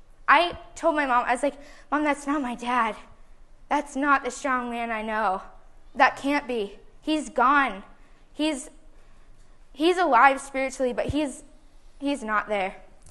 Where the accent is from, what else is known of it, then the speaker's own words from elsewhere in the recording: Redwood City, California, United States; born there; I'm 13 years old, and I'm from here. And I was born in Redwood City